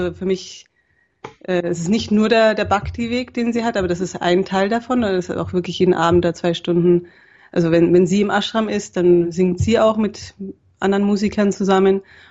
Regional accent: Munich, Bavaria, Germany; also meine Eltern wohnen immer noch da, aber ich bin ursprünglich aus München.

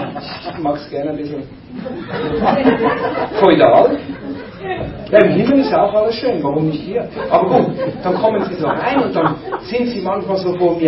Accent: Switzerland; ich komme aus der Schweiz.

